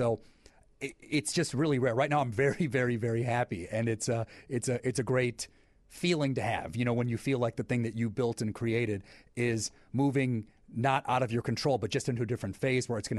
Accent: United States; As an American, I'm rooting for our president, and I'm all behind it.

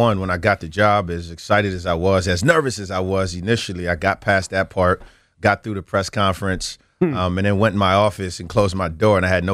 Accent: Nigeria; I wouldn't be here without the culture that, you know, I have being a Nigerian.

